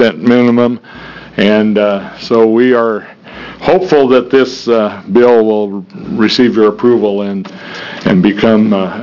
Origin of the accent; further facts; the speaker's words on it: Roseburg, Oregon, United States; from Roseburg, Oregon.